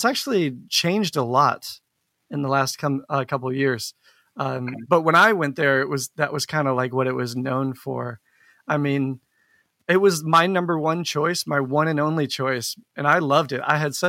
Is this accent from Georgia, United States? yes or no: yes; Atlanta, Georgia, United States; also born or lived in Pompano Beach, Florida; Well, I grew up in Florida, Pompano Beach. Well, that's where I was born. But at an early age, I moved to Atlanta, lived in the suburbs of Atlanta for most of my childhood.